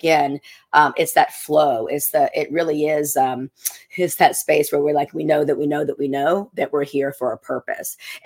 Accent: South Carolina, United States; And listen, these are things growing up in South Carolina, I mean, Southern Baptist, I was not taught this, right?

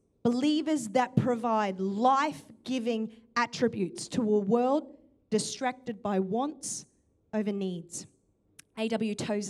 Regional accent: Townsville, Queensland, Australia; When I was growing up in Townsville, I had uncles who were suffering under the weight of a generation who's done this before

